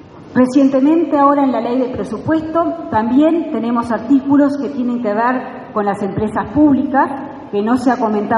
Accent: Uruguay; somos todos los uruguayos.

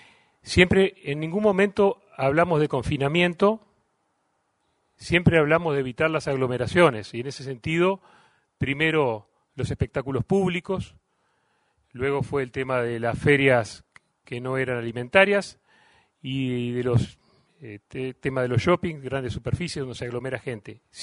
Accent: Uruguay

